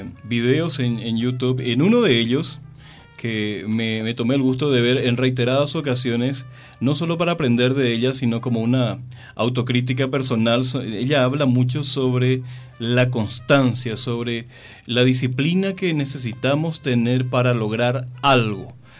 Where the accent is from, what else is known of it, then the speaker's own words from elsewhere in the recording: Paraguay; also born or lived in Mexico; la audiencia sabe que yo soy un paraguayo mexicano y que yo también vengo de la misma formación cultural